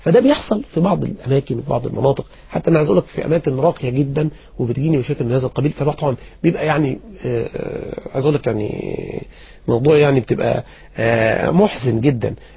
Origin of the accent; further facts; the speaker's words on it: Egypt; احنا العرف عندنا في مصر ايه؟